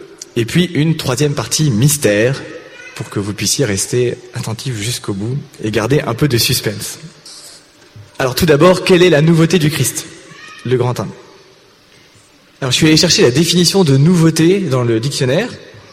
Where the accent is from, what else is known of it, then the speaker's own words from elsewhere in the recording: Toulon, Provence-Alpes-Côte d'Azur, France; j'ai 35 ans, je viens de Toulon, je suis célibataire pas encore marié, je bosse dans la promotion immobilière et je suis membre de la communauté de l'Emmanuel.